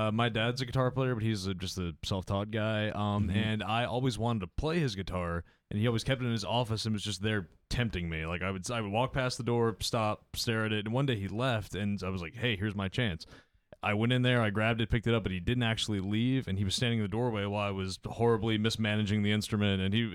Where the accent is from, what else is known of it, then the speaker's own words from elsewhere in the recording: Manassas, Virginia, United States; I am from Manassas, Virginia.